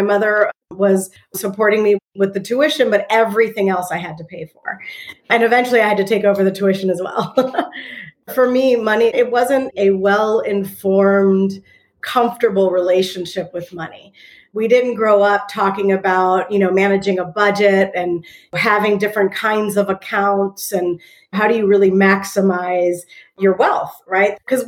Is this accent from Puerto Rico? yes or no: yes; Puerto Rico; also born or lived in Germany; now in United States; I am the only daughter of a single Puerto Rican mother. And I was born in Germany. I come from a military family. And when I was about 5 years old, we moved back to Puerto Rico.